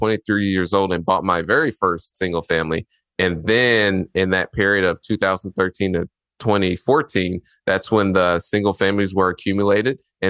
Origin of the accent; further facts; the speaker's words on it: Indianapolis, Indiana, United States; So born and raised in Indianapolis, not so good parts of the city. East side, if you're familiar with over there, Midhoffer, Post Road.